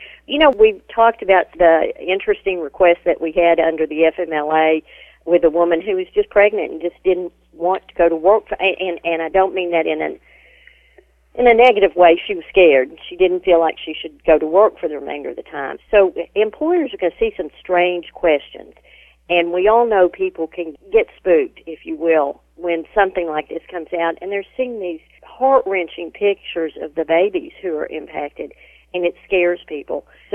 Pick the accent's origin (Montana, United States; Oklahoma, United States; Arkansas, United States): Arkansas, United States; I grew up in Arkansas, and we had rice fields